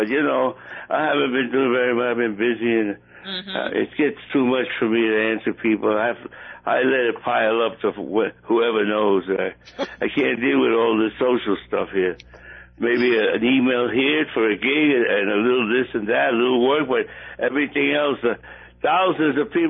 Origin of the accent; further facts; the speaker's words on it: New York, United States; I'm a New Yorker.